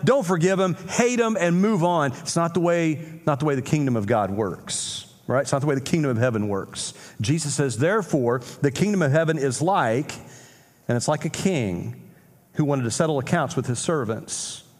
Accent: Indiana, United States; So the only time I'm glad I'm from Indiana.

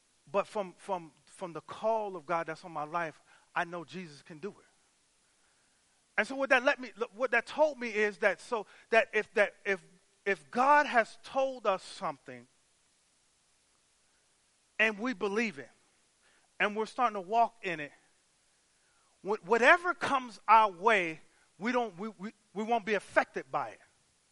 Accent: Miami, Florida, United States; now in Sierra Vista, United States; I'm from Miami, y'all. I'm not from Sierra Vista. I'm not whatever. And I grew up around the water.

